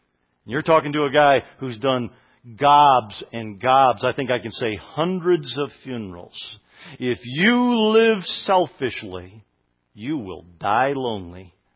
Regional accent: Michigan, United States; I grew up in Michigan, folks. Let me tell you, they are leaving Michigan. All my family lives in Michigan. I lived in the Detroit area where I went to college.

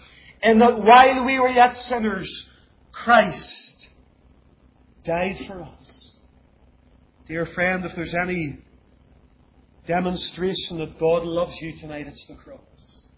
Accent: Lisburn, Northern Ireland, United Kingdom; growing up in Lisburn, and I was working in a big factory at that time

